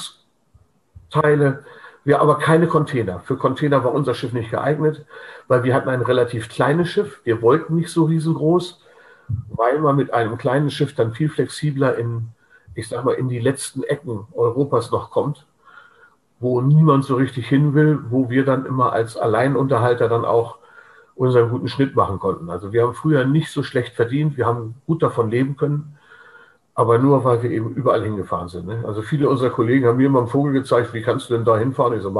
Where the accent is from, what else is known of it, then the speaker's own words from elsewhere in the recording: Hamburg, Germany; Wir hatten zwar ein Zuhause, das war Hamburg, also ich bin gebürtiger Hamburger